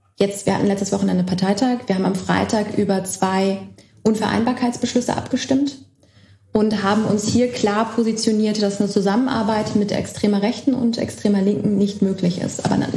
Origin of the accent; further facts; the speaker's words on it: Berlin, Germany; moved away; ich bin in Berlin aufgewachsen und für mich war Ost-West nie ein Thema, bis ich aus Berlin weggezogen bin